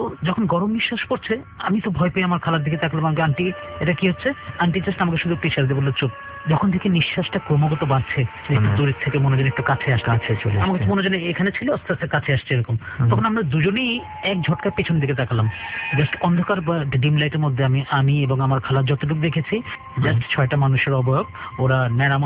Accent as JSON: {"language": "Bangla", "town": "Dhaka", "region": "Dhaka Division", "country": "Bangladesh", "tie": "born there", "said": "প্রথমত হচ্ছে আমার আম্মা পুরনো ঢাকার, সেই সূত্রে আমার জন্ম পুরনো ঢাকায়। পুরনো ঢাকায় আমার যে বাড়িতে বেড়ে ওঠা, 4-5 পর্যন্ত আমি যে বাড়িতে ছিলাম, ভাড়া বাড়ি ছিল আমাদের"}